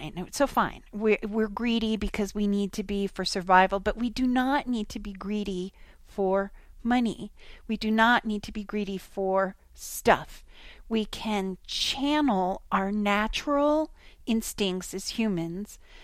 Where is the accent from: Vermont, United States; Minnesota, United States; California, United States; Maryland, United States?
Vermont, United States; Also, we're from Central Vermont, as is Linda.